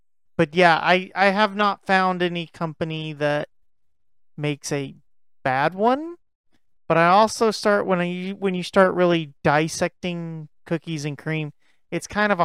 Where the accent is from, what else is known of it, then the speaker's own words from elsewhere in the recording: Texas, United States; I'm a Texan, and Bluebell is very sacred to us.